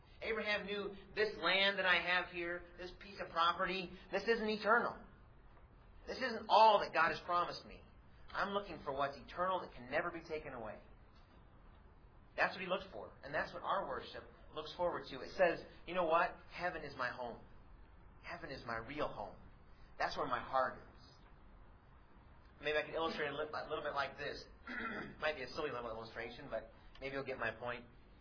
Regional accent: Ordway, Colorado, United States; Well, the Ordway New Era was the newspaper from Ordway, my hometown.

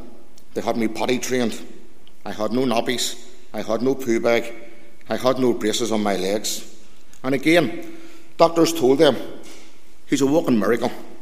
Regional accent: Belfast, Northern Ireland, United Kingdom; I was born and reared in the Woodvale area, top end of the Shankill Road.

